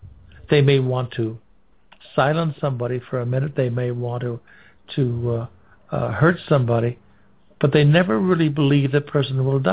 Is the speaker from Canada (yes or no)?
no; Los Angeles, California, United States; born there; I was born in Los Angeles, California. We never had this kind of thing.